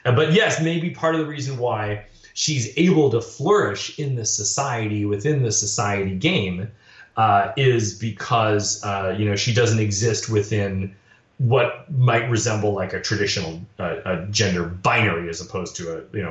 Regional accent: United States; And, you know, I'm an American, so I'm very provincial and very, you know, narcissistic, and I don't know, you know, a lot about other parts of the world.

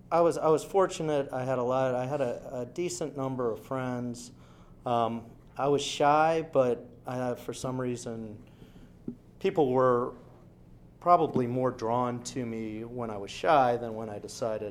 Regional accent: Tallahassee, Florida, United States; Now before that, backing up, I grew up in Tallahassee, Florida.

